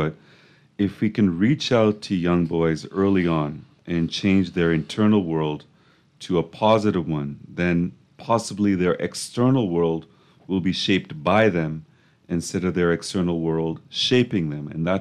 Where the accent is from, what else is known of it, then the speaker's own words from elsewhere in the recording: Bahamas; And they didn't even want to tell me what was wrong because they knew I was from the Bahamas.